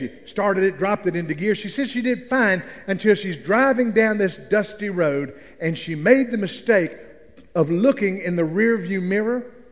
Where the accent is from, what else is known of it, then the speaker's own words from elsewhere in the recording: Memphis, Tennessee, United States; I'm from Memphis. I don't know if you knew that about me.